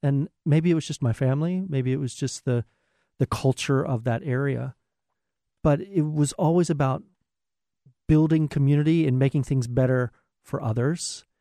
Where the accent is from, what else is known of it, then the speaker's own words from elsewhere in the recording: Hampton, Virginia, United States; I'm from Hampton, Virginia.